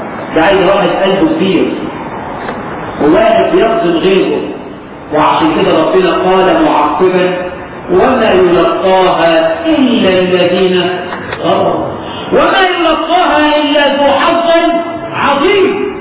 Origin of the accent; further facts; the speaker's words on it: Egypt; حتى الحقيقة عندنا في مصر مش عارف بقى عندكم المثل ده ولا لا